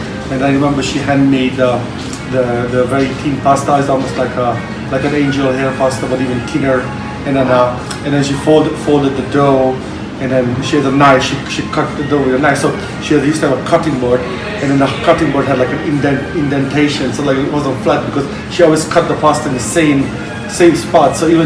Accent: Hungary; English is a second language; I was born in Hungary. I'm Hungarian. I was born in Hungary. Back in then, there was behind the Iron Curtain, Russian occupied Hungary.

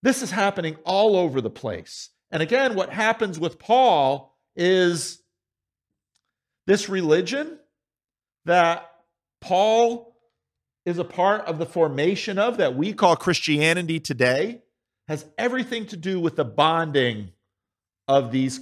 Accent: New Jersey, United States; now in Sacramento, United States; Or so I grew up in New Jersey. And one of the things that I noticed very early when I came to Sacramento is that Sacramento, by the time I got here, didn't have ghettos. New Jersey, where I grew up, we had ghettos.

